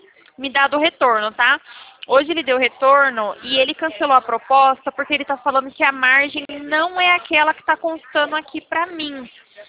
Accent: São Paulo, Brazil; Mulher, eu sou de São Paulo, né?

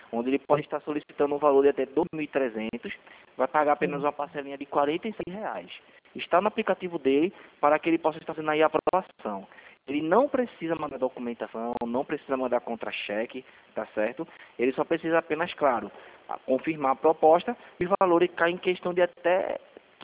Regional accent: Recife, Pernambuco, Brazil; Não, eu sou daqui do Recife, né?

